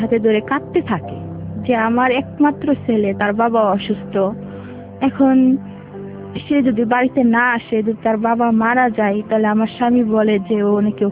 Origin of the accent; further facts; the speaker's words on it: Sunamganj, Sylhet Division, Bangladesh; born there; now in Gazipur, Bangladesh; আমাদের বাড়ি হচ্ছে সিলেট সুনামগঞ্জ থানা, তো ওখানে আমি জন্মগ্রহণ করি।